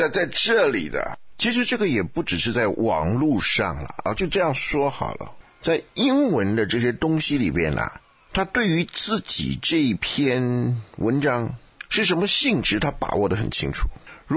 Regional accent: Taiwan; 我这个从台湾来的土包子

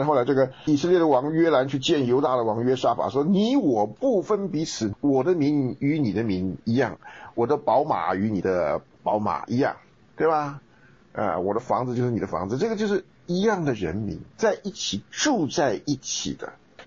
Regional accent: China; 像我们中国人就是闪族的嘛。

